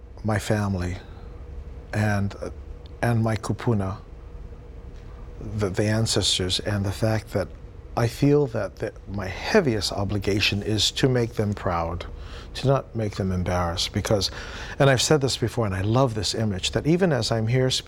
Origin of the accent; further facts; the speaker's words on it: North Kohala, Hawaii, United States; You know, we're from Kohala on the Big Island.